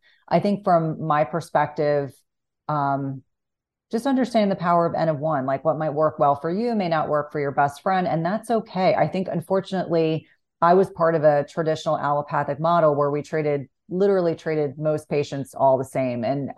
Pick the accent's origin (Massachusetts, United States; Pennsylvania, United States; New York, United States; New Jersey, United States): New Jersey, United States; I was like, I grew up in New Jersey.